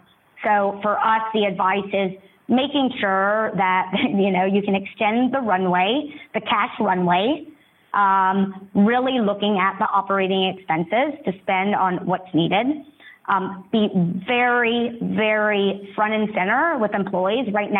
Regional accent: Sandy Springs, Georgia, United States; also born or lived in New York; I was born and raised in Sandy Springs. I love Atlanta. My heart has been in Atlanta. However, in 2001, I actually moved to New York, and I've been in New York really for the last 18 years.

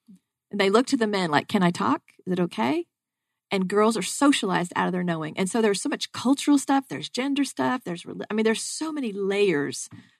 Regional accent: Ireland; Like I'm Irish and I brought in struggle. You know, we had the potato famine.

